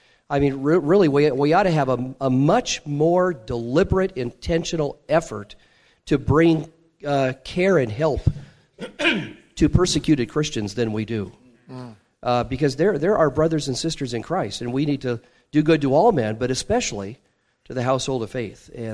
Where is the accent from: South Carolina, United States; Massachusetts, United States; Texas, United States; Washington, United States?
Washington, United States; Spokane; I grew up in Spokane, Washington, in a Baptist church.